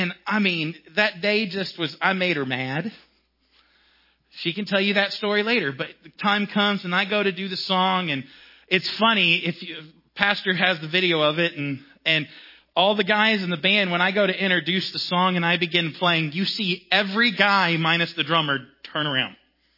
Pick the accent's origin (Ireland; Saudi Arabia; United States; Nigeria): United States; Corpus Christi, Texas; And I'm not a beach guy because I grew up in Corpus Christi and all.